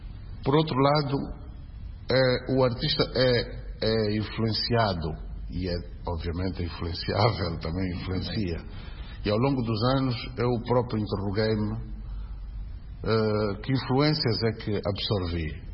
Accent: Mbanza Kongo, Zaire, Angola; born there; Sim, eu sou nasci em San Zampombo, com todas as influências

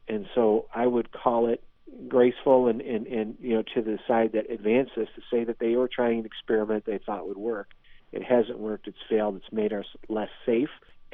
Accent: Detroit, Michigan, United States; And I'm from Detroit. I'm a suburban.

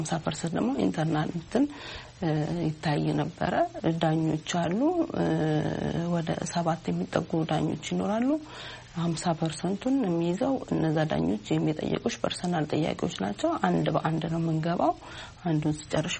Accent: Dire Dawa, Ethiopia; now in Addis Ababa, Ethiopia; ተወልጄ ያደግኩት በድሬዳዋ ከተማ ነው።

